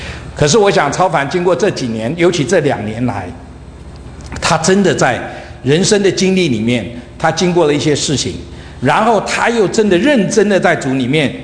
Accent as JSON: {"language": "Chinese", "country": "China", "said": "因为我们讲到归入，圣经说你要归入耶稣，我们中国人对这个归入就比较清楚"}